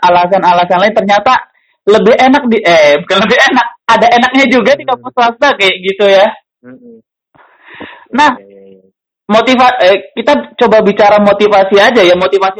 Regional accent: West Kalimantan, Indonesia; Dari kalau yang di daerahku kan di Kalimantan Barat itu ya

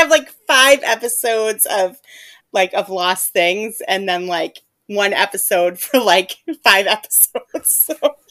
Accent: United States; I don't really have any stake in this game.

